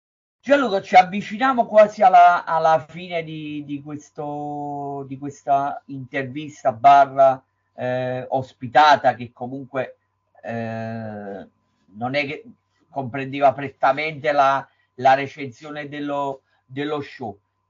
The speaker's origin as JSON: {"language": "Italian", "town": "Naples", "region": "Campania", "country": "Italy", "said": "essendo campano e napoletano"}